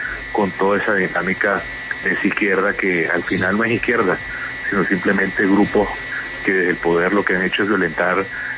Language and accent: Spanish; Venezuela; pero sí lo toco como venezolano